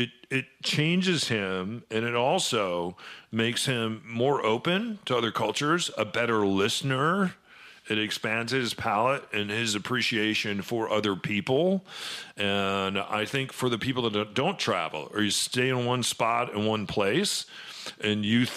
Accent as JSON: {"language": "English", "region": "Midwest", "country": "United States", "tie": "born there", "said": "I was born in the Midwest. I've spent lots of time on the East Coast."}